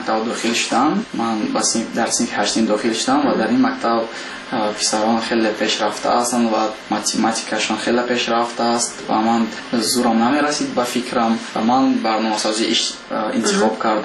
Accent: Tajikistan; برای آنکه وطن خودم رو بالان بردارم و با وطن خودم یاردم دیم

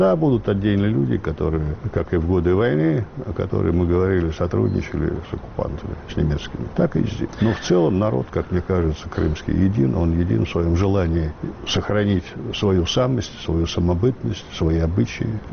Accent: Altai Krai, Russia; Я жил в детстве в Алтайском крае

